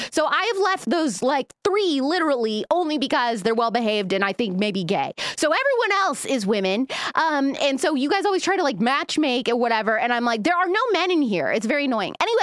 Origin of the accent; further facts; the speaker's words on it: Indiana, United States; because I'm a Midwest girl, actually. So I'm born and raised in Indiana.